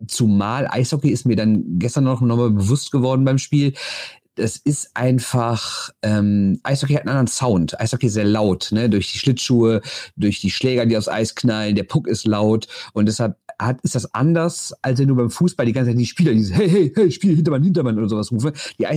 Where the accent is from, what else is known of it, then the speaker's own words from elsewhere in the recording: Düsseldorf, North Rhine-Westphalia, Germany; Ich muss ja jetzt das Klischee des arroganten Düsseldorfers bedienen, oder?